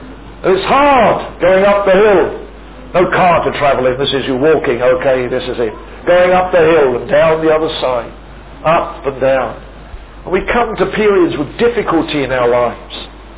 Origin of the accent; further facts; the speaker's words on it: East of England, United Kingdom; now in Philippines; Now I'm an Englishman, although I live in the Philippines. And as I grew up, in places I've been, and particularly where my parents were living, north of the city of Norwich.